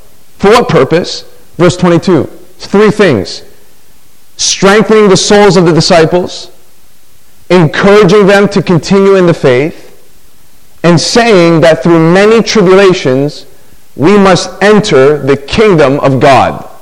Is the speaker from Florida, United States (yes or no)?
no; Chicago, Illinois, United States; As you heard, I hail from Chicago, and I drove up this time.